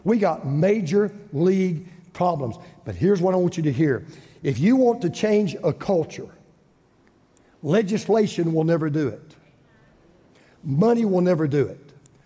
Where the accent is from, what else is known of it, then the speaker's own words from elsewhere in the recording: United States; And I'm thankful I'm an American. And I'm thankful that I was born in this country. I'm thankful I live here.